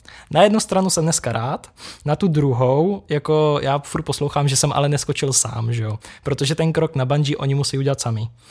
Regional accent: Krkonoše, Czechia; A my jsme jakoby milovníci hor, samozřejmě my jsme z Krkonoš, takže my to máme prostě jako v nás.

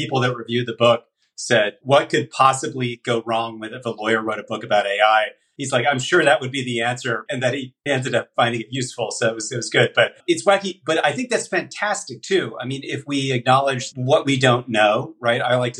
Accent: Texas, United States; now in San Francisco, United States; I grew up in Texas. I love Texas. I may be Texana non grata after this comment.

